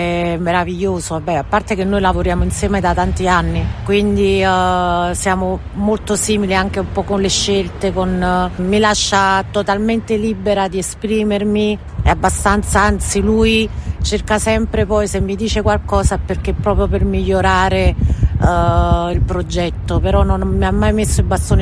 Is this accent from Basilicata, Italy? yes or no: no; Campania, Italy; non conoscevo l'old school napoletana, essendo napoletana